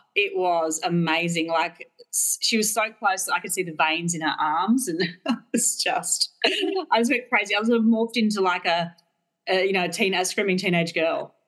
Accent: Melbourne, Victoria, Australia; I'm from Melbourne, Australia.

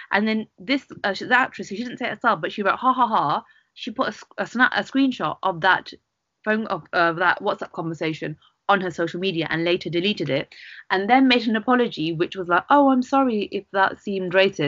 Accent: India; with me obviously wanting to marry a black person and being Indian

